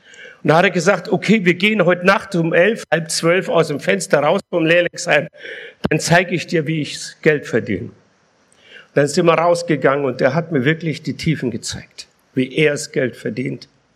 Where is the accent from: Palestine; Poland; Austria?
Poland; born there; ich bin in Polen geboren